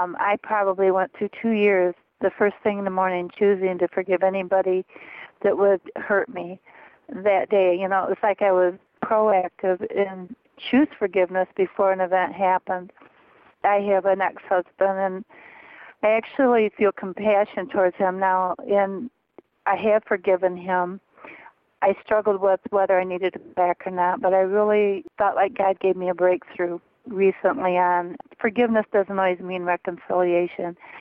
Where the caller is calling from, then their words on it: Jackson, Michigan, United States; I'm listening to your program on forgiveness, and it's 10:30 here in Jackson, Michigan.